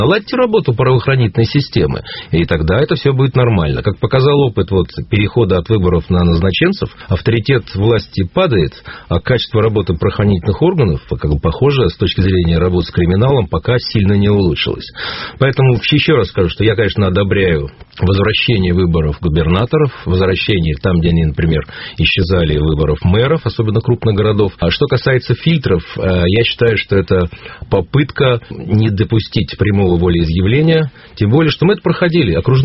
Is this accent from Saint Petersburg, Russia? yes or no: yes; Saint Petersburg, Russia; я как петербуржец